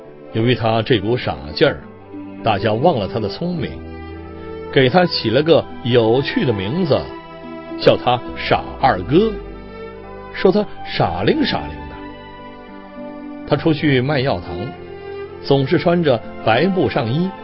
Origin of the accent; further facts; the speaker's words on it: Tianjin, China; 我的童年是在天津度过的，那时天津是一个热闹的工业城市，天津人又有爱玩爱唱的传统。